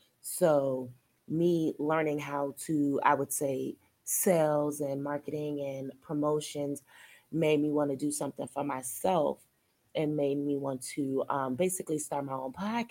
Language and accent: English; Indiana, United States; also born or lived in Chicago / Pennsylvania; now in Atlanta, United States; I'm from Chicago. I was raised in Indiana. I was born in Pennsylvania, but I've moved around a lot.